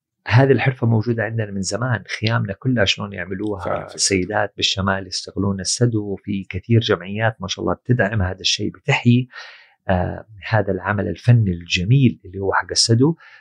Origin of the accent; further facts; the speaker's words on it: Riyadh Province, Saudi Arabia; مستلهمة من المنطقة الوسطى اللي اللي عندنا بالسعودية اللي هي نجد